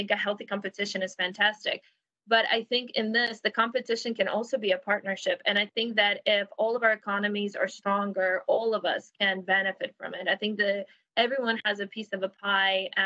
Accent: Saint Petersburg, Russia; English is a second language; Okay, so I will say my hometown, St. Petersburg, Russia, is probably still one of the most beautiful cities that I have ever been to.

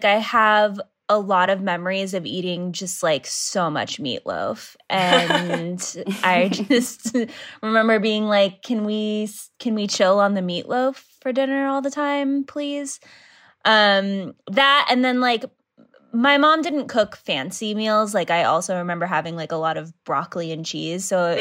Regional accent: Idaho, United States; now in Los Angeles, United States; growing up in Idaho, there wasn't really like a ton of variety of food. I feel like in junior high, we finally got a Taco Bell and it was like such a big deal.

